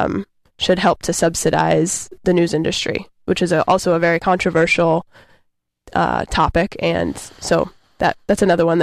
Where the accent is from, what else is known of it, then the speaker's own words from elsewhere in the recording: Des Moines, Iowa, United States; and I grew up in Des Moines, Iowa.